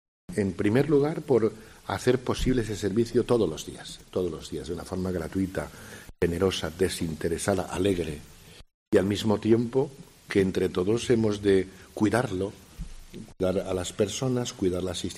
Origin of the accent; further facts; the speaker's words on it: Valencian Community, Spain; now in Cantabria, Spain; especialmente en Valencia, pero como bien se sabe, es mi tierra.